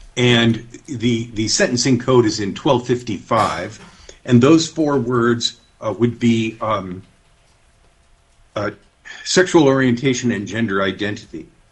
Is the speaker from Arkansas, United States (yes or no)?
no; Anchorage, Alaska, United States; House District 13 at South Midtown in Anchorage. I find myself in my hometown just today.